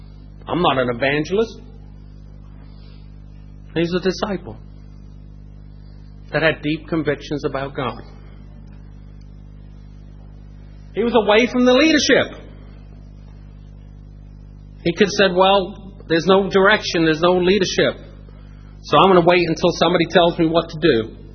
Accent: Norwich, East of England, United Kingdom; I grew up in Norwich. London is a very unfamiliar place to me.

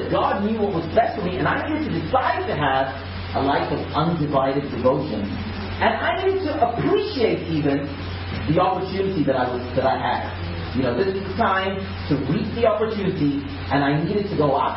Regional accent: India; also born or lived in Europe / United States; although I'm Indian, I grew up in Europe and in the States

